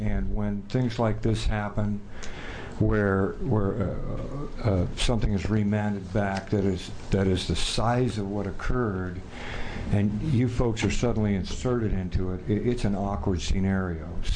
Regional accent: Oregon, United States; Good afternoon … I'm from Clackamas County.

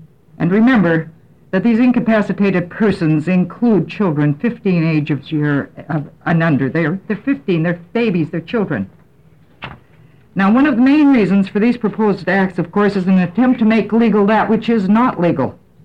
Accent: Scappoose, Oregon, United States; from Route 1, Box 293, Scappoose

